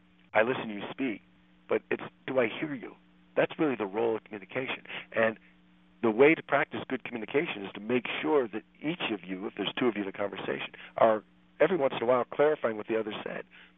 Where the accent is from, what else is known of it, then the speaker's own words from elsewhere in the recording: Midwest, United States; growing up in the Midwest I was taught was rude, and that's interrupting.